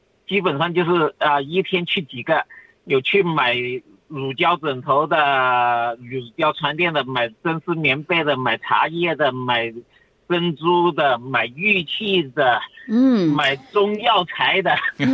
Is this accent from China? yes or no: yes; Guangdong, China; now in Australia; 我老家是在广东